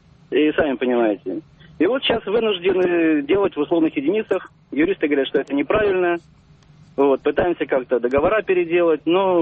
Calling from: Moscow, Russia; Добрый день

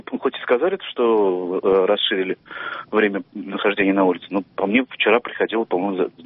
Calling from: Kazan, Tatarstan, Russia

